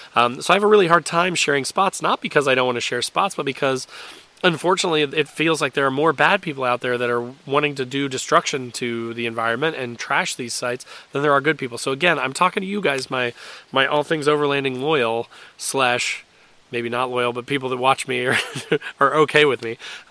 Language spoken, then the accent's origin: English; Indiana, United States; I am an Indiana boy. I grew up in Indiana.